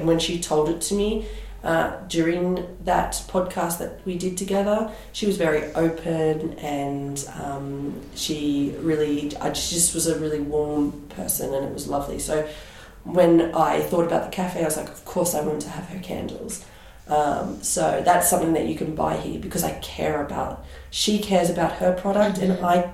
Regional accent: Australia; also born or lived in England; now in Switzerland; So I'm from Australia, but I was technically an expat in the UK first.

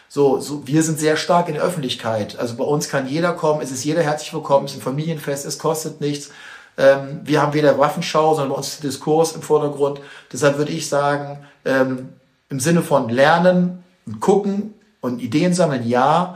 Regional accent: Cologne, North Rhine-Westphalia, Germany; ich komme aus Köln

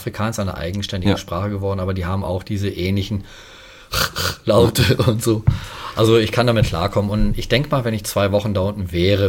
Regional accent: Frankfurt, Hesse, Germany; born there; Nein, zufällig gebürtiger Hesse.

